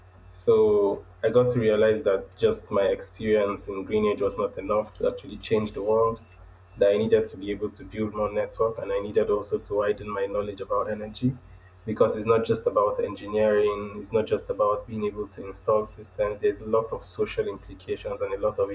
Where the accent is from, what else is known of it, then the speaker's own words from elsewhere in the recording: Ebonyi, Nigeria; also born or lived in Jos, Nigeria; I'm Nigerian from the southeastern part of Nigeria, from Ebonyi State to be precise. So I was born in Jos, Plateau State, so a family of five people.